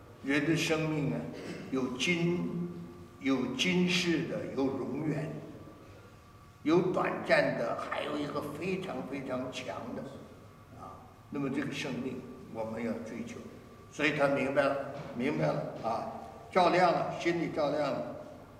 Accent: China; 我们中国人很讲究这个，其实孔子就讲这个。

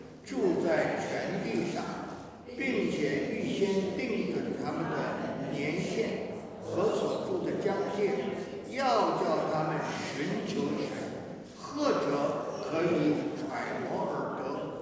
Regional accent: China; 我们中国人认识的神、认识的菩萨，都那都小得不得了

